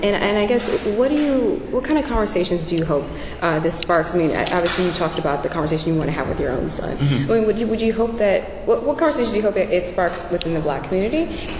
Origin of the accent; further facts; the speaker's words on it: Flint, Michigan, United States; now in Washington, United States; Yeah, I'm from Flint, Michigan, and I think about the awesome because I don't go home that often because I don't like to see it.